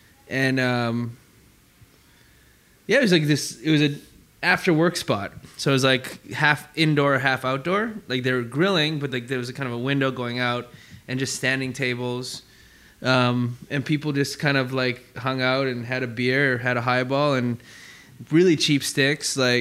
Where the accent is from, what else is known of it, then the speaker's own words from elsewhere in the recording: Calgary, Alberta, Canada; growing up in Calgary